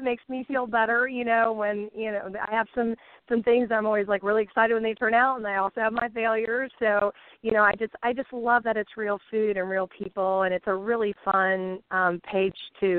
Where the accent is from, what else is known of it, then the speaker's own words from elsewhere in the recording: Indiana, United States; And since I'm from Indiana, it's a fun way, a new twist on plaid.